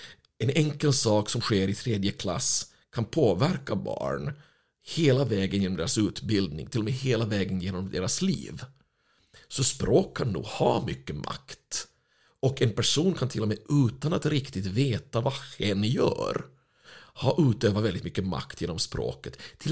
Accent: Finland; Jag är ju finländare ursprungligen.

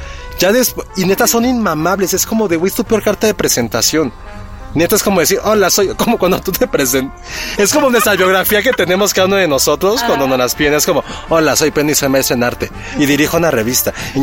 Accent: Mexico; yo cuando viajo al extranjero me preguntan por qué soy mexicana si soy güera

